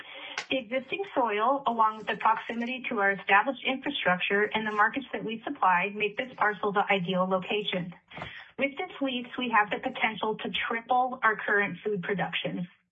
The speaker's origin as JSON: {"language": "English", "region": "Alaska", "country": "United States", "tie": "born or raised there", "said": "I was born and raised in Alaska and have been farming here for over two decades."}